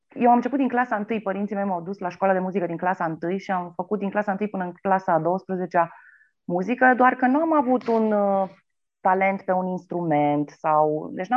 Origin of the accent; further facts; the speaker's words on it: Brașov, Brașov County, Romania; la Cercul Militar, la Brașov, de unde sunt eu.